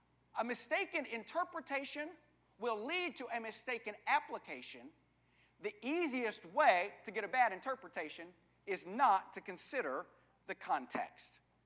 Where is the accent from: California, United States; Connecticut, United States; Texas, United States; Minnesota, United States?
Texas, United States; When I was growing up in West Texas, I had quite a bit of contact with people who were part of the Church of Christ.